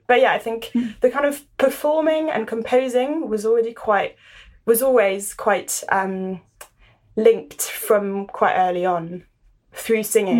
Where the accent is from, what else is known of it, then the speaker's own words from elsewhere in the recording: Paris, Île-de-France, France; I grew up in Paris